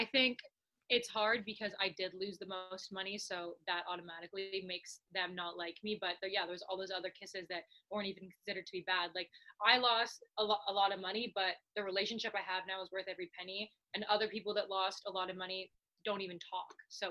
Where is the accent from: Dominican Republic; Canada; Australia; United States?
Canada; So I got, because I'm Canadian and the conversion rate